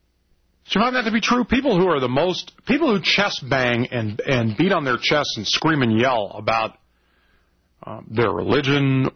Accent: California, United States; Growing up in California, I never experienced dry counties. And then I experienced them when I moved to the South.

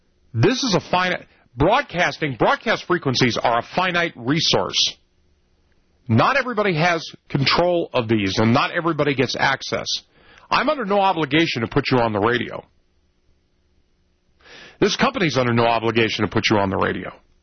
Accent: Los Angeles, California, United States; The talk stations that I listened to growing up in Los Angeles, in Orange County, which were then KLAC and KBC, had both liberals and conservatives on the station.

